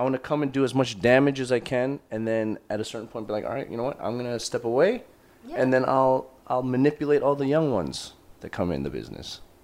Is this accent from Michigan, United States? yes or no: yes; Michigan, United States; now in Los Angeles, United States; I'm from Michigan. Yes, originally.